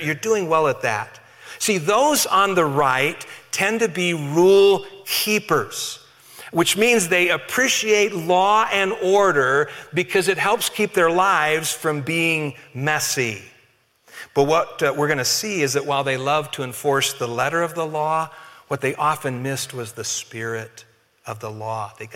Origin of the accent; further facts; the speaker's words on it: Colorado, United States; I grew up here in Colorado. I'm a native, and that's where most of my family lives.